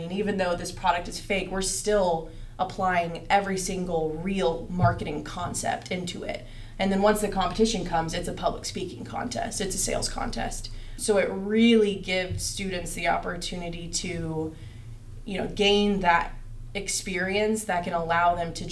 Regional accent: California, United States; I had a good friend of mine that I'm from California, and so quite the distance.

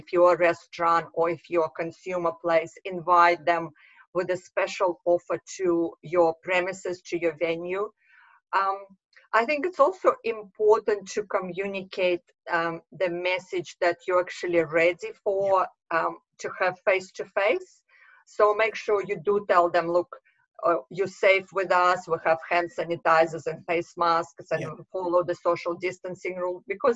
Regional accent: Russia; accent: Russian; English is a second language; So I'm obviously, you can hear from my accent of Russian background

